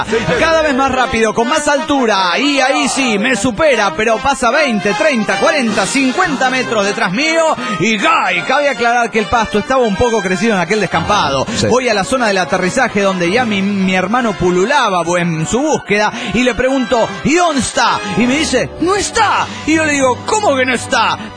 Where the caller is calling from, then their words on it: Morelia, Michoacán, Mexico; de Morelia, Michoacán, México.